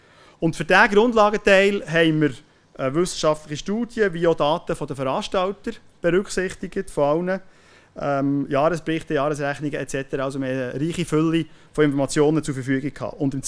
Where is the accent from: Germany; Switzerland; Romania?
Switzerland; Bern; now in Western Switzerland; als Berner, der in der Westschweiz wohnt, der unüblicherweise mal in seinem ursprünglichen Akzent anreden.